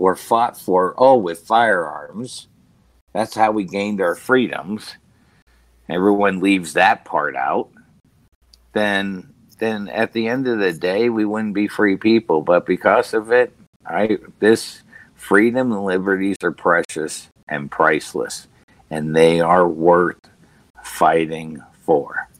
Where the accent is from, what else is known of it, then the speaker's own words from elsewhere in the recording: New York, United States; But growing up in New York, it was just a normal kid.